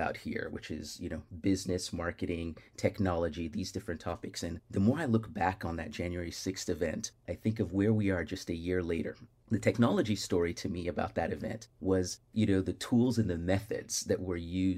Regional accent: Seattle, Washington, United States; from Seattle, Washington.

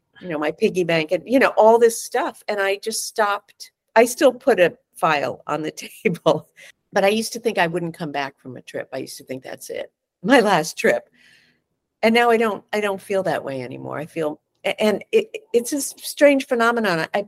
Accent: New York City, New York, United States; I mean, I'm a New Yorker. I was raised in New York. You have to have sharp elbows when you grow up here.

